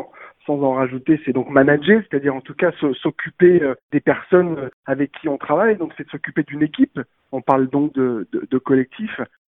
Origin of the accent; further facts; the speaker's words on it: Paris, Île-de-France, France; quand on dit qu'on est parisien